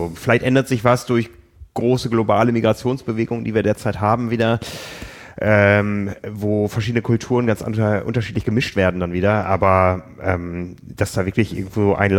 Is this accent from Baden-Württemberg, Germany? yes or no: no; Osnabrück, Lower Saxony, Germany; ich bin von Osnabrück, von meiner Heimatstadt